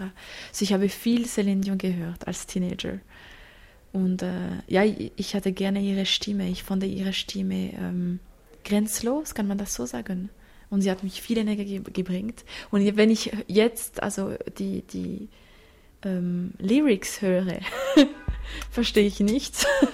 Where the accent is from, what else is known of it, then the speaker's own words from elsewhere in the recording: Jura, Switzerland; Ja, ich bin im Jura aufgewachsen, im Land.